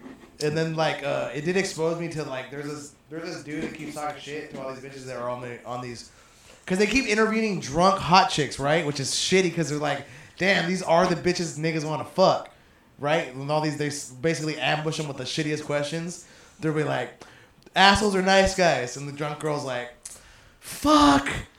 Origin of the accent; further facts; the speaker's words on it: United States; I'm an Indian Comanche, bro.